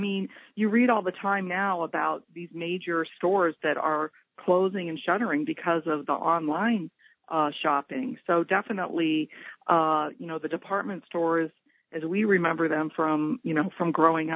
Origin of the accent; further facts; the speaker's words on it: Burlington, Iowa, United States; I grew up in Burlington, born in 1958